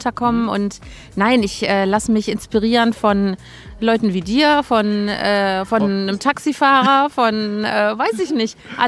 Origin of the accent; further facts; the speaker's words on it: North Rhine-Westphalia, Germany; ich komme aus einem Örtchen in der Nähe von Köln.